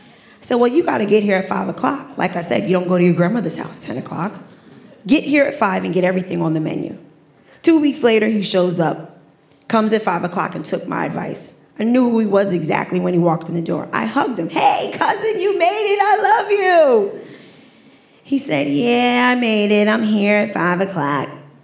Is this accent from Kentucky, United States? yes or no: no; Staten Island, New York, United States; I'm from Staten Island, but I'm an eighth generation direct descendant from Sandy Ground.